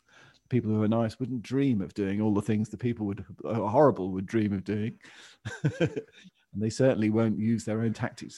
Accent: United Kingdom; what I'm not about is I'm British and I'm proud of that. I'm proud of Britain. It's a wonderful place, Britain.

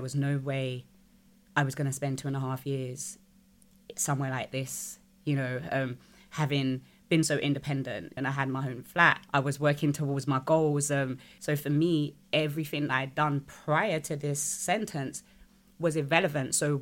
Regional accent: United Kingdom; it's a foreign national jail and I'm British.

